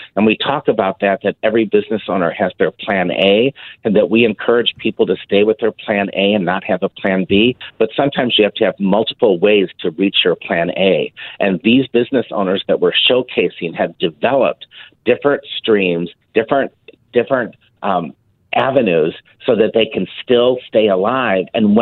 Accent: Chicago, Illinois, United States; now in St. Louis, United States; I'm a Chicago native, born and raised in Chicago. I've moved to St. Louis. I've never looked back.

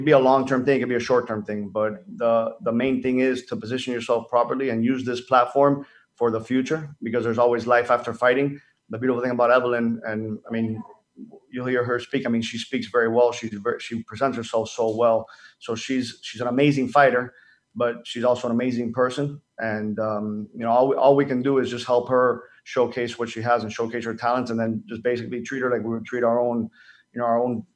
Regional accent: Dominican Republic; I grew up in the Dominican Republic

